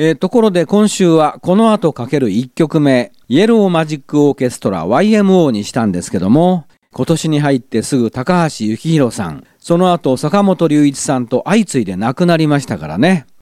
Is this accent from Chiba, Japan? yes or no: yes; Chiba, Japan; 私が生まれ育った千葉県では同じ字を書いて新盆って呼んでます。